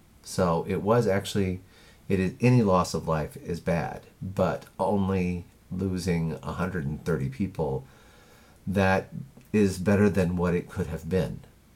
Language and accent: English; Alaska, United States; also born or lived in Southern United States; Although I was born in the South, in the Southern United States, early on, we actually moved to Alaska. So I grew up in Alaska, I went to school in Alaska